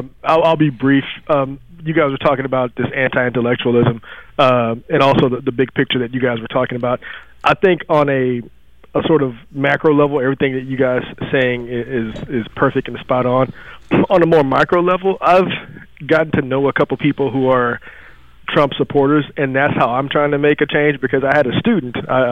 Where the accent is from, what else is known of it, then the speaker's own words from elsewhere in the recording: Texas, United States; Growing up in Texas, I remember when George W. Bush owned the Texas Rangers.